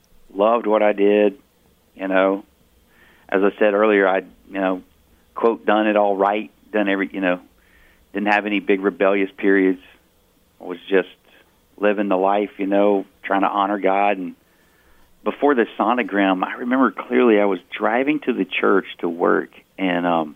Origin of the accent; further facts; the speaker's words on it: Austin, Texas, United States; also born or lived in New Mexico; Yeah, I was born in the Austin area, right in the center of the state. And then my wife and I did move to New Mexico for just a little bit.